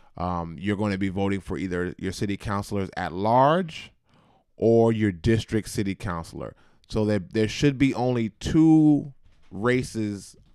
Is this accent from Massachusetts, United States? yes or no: yes; Boston, Massachusetts, United States; So the South Boston candidate, to make sure I get somebody from my hometown winning, I just vote for the people from my hometown.